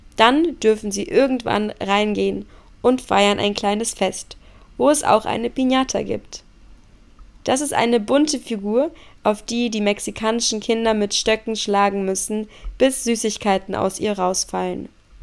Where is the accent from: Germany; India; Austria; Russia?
Russia; Machen wir weiter mit meinem Heimatland Russland.